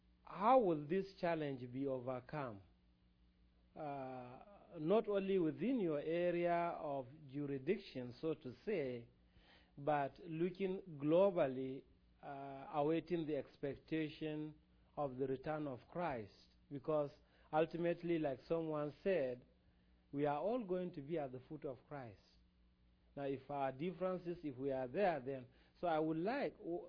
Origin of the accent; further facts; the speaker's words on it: Nigeria; I am from Africa, from Nigeria.